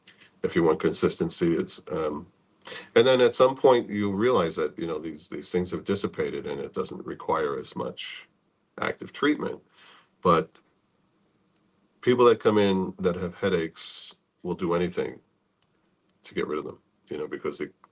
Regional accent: New York, United States; there was a feeling like I've never felt in New York, and I grew up in New York.

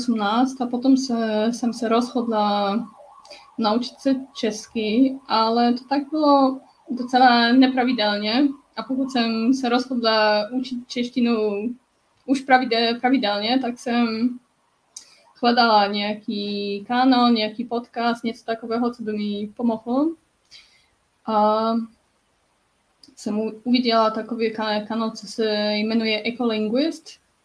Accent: Poznań, Greater Poland, Poland; born there; Czech is a second language; also born or lived in Canada / France; Já bydlím v Polsku v Poznaní, kde jsem se narodila, ale taky jsem žila jako 10 let v zahraničí.

